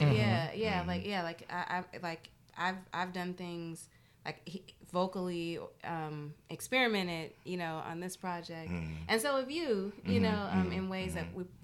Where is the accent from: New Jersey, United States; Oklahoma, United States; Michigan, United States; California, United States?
California, United States; Oakland; I'm from Oakland, so